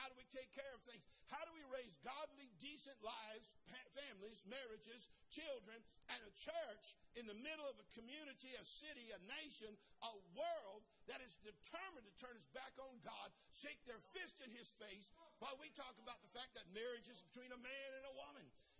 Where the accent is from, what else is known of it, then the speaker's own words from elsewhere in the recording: California, United States; Now, I'm from California. We don't really do ice storms out there where it rains ice.